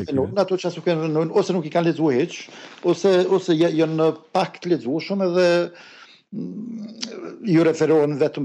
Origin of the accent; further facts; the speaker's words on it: Kosovo; now in Sweden; po në jam edhe Kosovar edhe Suedes